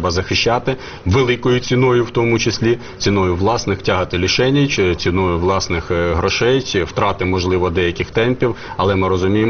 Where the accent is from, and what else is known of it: Kharkiv, Kharkiv Oblast, Ukraine; born or raised there